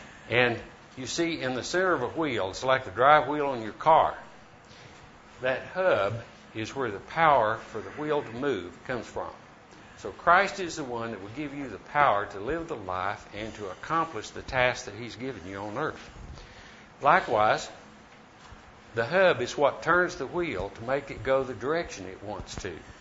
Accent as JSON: {"language": "English", "town": "Bedford", "region": "Texas", "country": "United States", "said": "I'm from Bedford, Texas, and this guy has been trying to make something out of me for 35 years."}